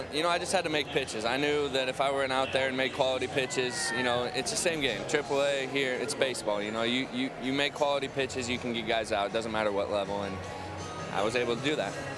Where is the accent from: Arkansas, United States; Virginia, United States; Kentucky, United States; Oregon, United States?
Oregon, United States; I'm from Oregon, I'm not used to that.